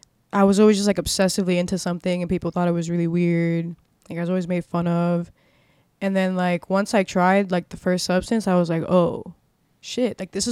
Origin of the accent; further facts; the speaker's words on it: Miami, Florida, United States; I was born and raised in Miami.